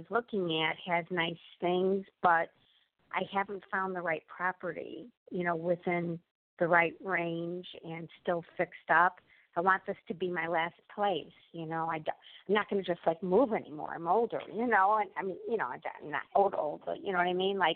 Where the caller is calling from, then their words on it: Illinois, United States; Illinois.